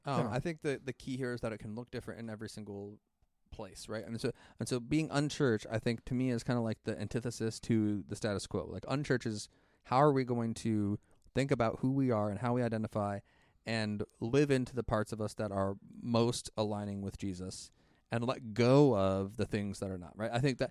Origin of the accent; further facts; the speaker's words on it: Dayton, Ohio, United States; There's a church in my hometown, Dayton, Ohio.